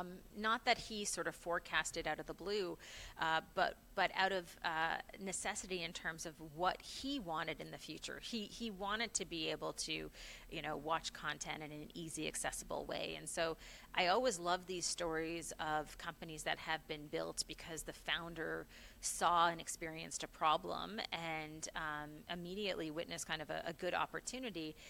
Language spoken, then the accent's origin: English; Charlottetown, Prince Edward Island, Canada; moved away as an adult; now in United States; I was coming from Charlottetown, Prince Edward Island into the Bay Area